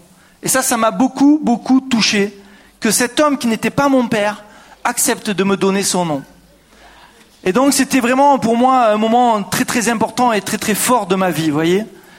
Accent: France; also born or lived in Nîmes; 1966, j'ai 43 ans, dans le sud de la France, à Nîmes. J'ai même vécu toute mon enfance en Camargue, dans un lieu que vous connaissez peut-être, là où il y a des taureaux, des chevaux. Et voilà que je suis né dans une famille de 5 enfants.

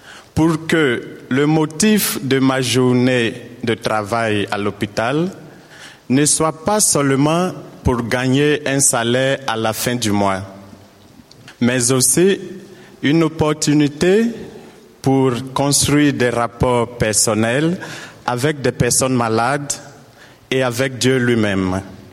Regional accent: Côte d’Ivoire; moved away as an adult; je viens de la Côte d'Ivoire. J'ai 28 ans et je suis infirmier.

